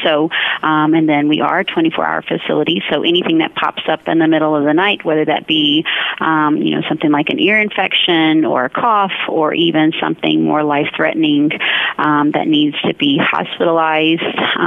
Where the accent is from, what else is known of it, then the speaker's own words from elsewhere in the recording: Alabama, United States; I'm originally a Southerner, so I'm from Alabama.